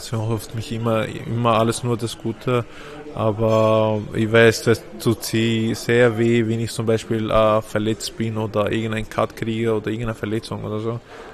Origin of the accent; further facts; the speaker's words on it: Austria; born there; Meine Eltern, die kommen aus Ägypten. Mein Vater ist nach Österreich gekommen seit 1989 oder 88. Und seit 89 oder 88 lebt da in Österreich die ganze Zeit. Wir sind auch hier geboren, ich und meine Geschwister. Wir sind hier auch aufgewachsen.